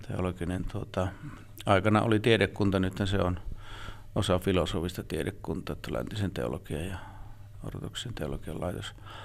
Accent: Eno, North Karelia, Finland; Me olen Pohjois-Karjalainen syntyjä Enon pitäjässä tuossa 35 kilometriä pohjoiseen, ja koti oli maanviljelyskoti. Lapsena ollessa oli lypsykarjaa, sitten oli myöhemmin kanoja ja lihakarjaa

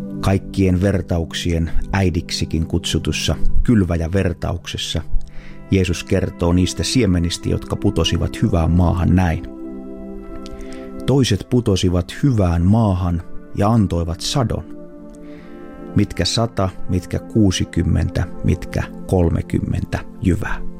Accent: Kihniö, Pirkanmaa, Finland; Kotikylässäni Kihniöllä mullistava asia tapahtui reilu 100 vuotta sitten

